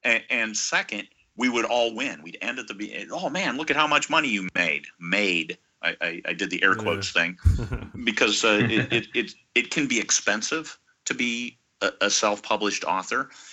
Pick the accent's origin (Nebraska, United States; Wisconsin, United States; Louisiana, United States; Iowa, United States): Iowa, United States; And we lived born and raised in Iowa.